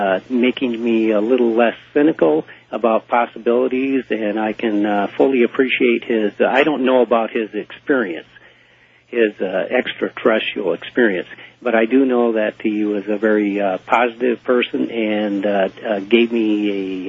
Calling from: San Diego, California, United States; Yeah, hi. … from San Diego. I finally got through, and I'd like to ask you some questions.

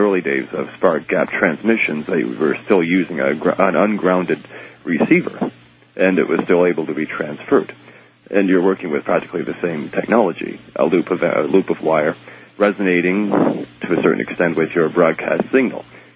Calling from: Tilbury, Ontario, Canada; calling from Tilbury, Ontario.

